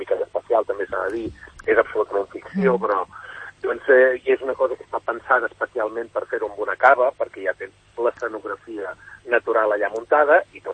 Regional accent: La Riera de Gaià, Catalonia, Spain; alguns coneguts d'aquí del meu poble, jo soc de la Riera de Gaià

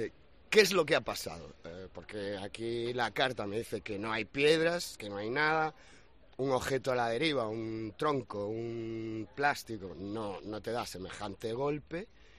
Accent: Vilagarcía de Arousa, Galicia, Spain; Sí, somos de Villagarcía de Arousa, en Galicia.

